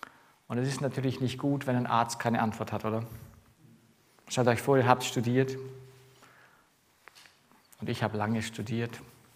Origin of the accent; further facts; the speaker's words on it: Romania; moved away as an adult; also born or lived in Freiburg; now in Germany; Ich komme ja ursprünglich aus Rumänien. Ich bin dort aufgewachsen, bis ich 19 war. Und dann sind wir nach Deutschland gekommen. Bin dann erst in Freiburg, das ist das andere Teil Deutschlands, im Süden, wo es warm ist. Da waren wir ja 15 Jahre